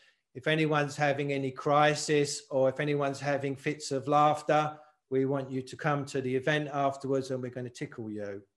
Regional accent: London, United Kingdom; I'm from East London. You can't trust anyone from East London.

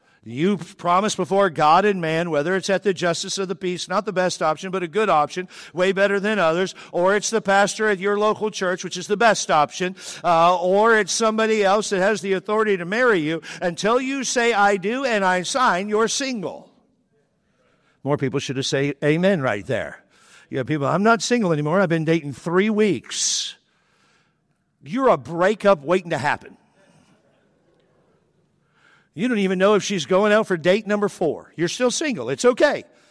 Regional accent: Texas, United States; I'm from Texas. I can say with authority, it's worse.

